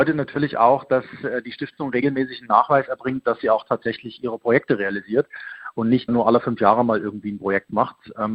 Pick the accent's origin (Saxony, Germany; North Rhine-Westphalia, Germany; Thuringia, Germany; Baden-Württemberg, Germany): Saxony, Germany; Leipzig; born there; die Bürgerstiftung Leipzig. Das ist meine Geburtsstadt